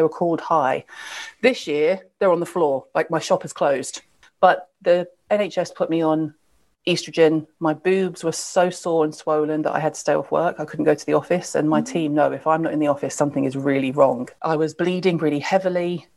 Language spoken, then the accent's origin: English; the South, United States; I was raised in the South in America. All we ate was shellfish, you know.